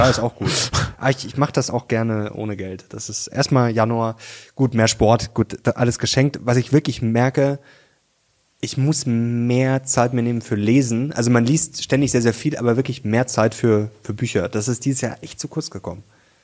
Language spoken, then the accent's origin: German; Munich, Bavaria, Germany; Ich komme aus München.